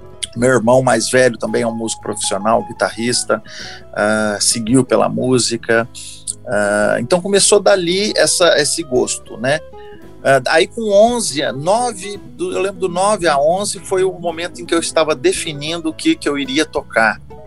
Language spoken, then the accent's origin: Portuguese; Franca, São Paulo, Brazil; na minha terra natal, que é Franca, no interior de São Paulo.